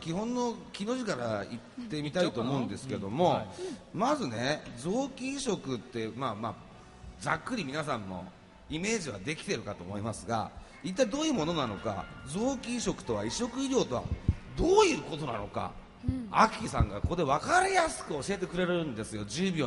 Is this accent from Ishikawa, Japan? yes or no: no; Nagaoka, Niigata, Japan; 今日はですね、地元長岡で看護について勉強している若者たちにもトークに参加してもらいましょう